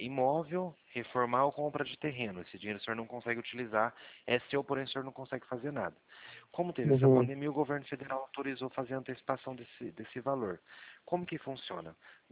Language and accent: Portuguese; Presidente Prudente, São Paulo, Brazil; Nós somos do estado de São Paulo, Presidente Prudente.